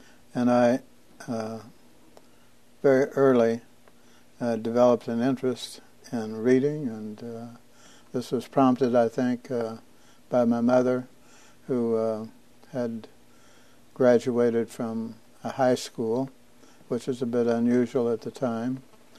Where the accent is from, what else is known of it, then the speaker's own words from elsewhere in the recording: Cowden, Illinois, United States; born there; I was born in Cowden, Illinois, on June 6, 1924. I was born into a family that basically followed agriculture.